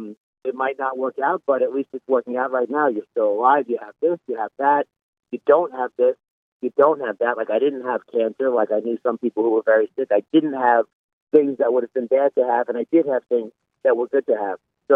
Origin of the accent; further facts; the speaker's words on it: New York, United States; I'm also from New York, but that was just an afterthought.